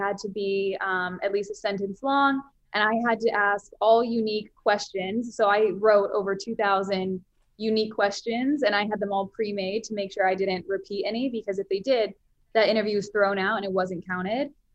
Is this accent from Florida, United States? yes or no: yes; Daytona Beach, Florida, United States; because I'm from Daytona Beach, Florida